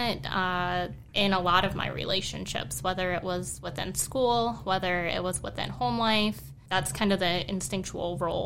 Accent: Virginia, United States; Okay, so I grew up locally here in the Shenandoah Valley.

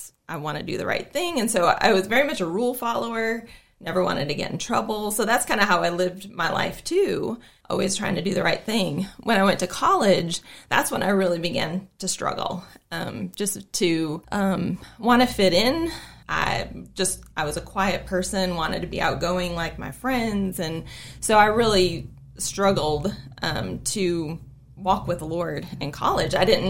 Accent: Detroit, Michigan, United States; Well, I'm originally from the Detroit area. I'm an only child and have two wonderful parents who are still there in the Detroit area.

